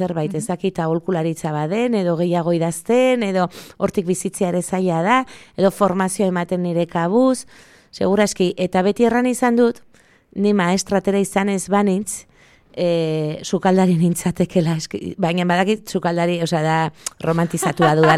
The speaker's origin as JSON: {"language": "Basque", "town": "Pamplona", "region": "Navarre", "country": "Spain", "tie": "born there", "said": "ni berez Iruñan sortu naiz."}